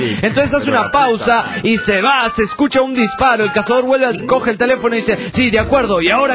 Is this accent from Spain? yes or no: no; Buenos Aires, Argentina; de Parque Patricio, República Argentina, la capital federal.